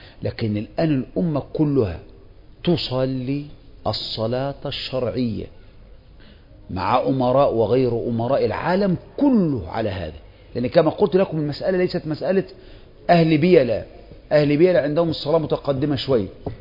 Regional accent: Egypt

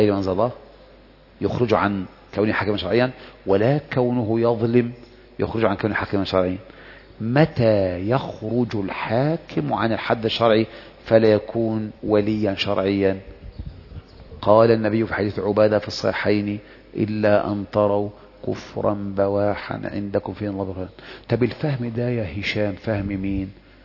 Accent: Egypt; بس برضو أنت عارف أنا مصري

